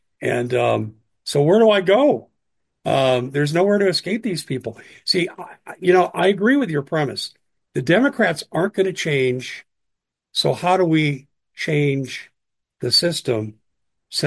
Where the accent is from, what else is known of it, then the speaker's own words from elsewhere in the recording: Aurora, Colorado, United States; Well, I grew up in, my hometown is Aurora.